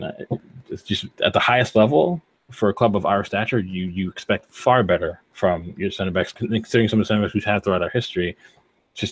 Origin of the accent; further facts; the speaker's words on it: United States; for the person who so politely pointed out that I'm American